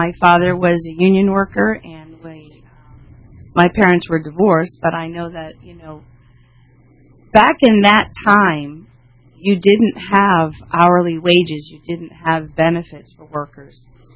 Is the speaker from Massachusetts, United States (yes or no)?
yes; Massachusetts, United States; My kids are named Jackie and John, and I come from Massachusetts.